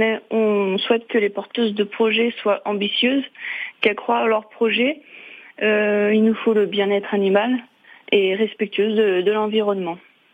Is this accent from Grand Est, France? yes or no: no; Normandy, France; j'ai suivi mon compagnon au sud de la France. Ah bah, je suis normande. Je viens de Normandie.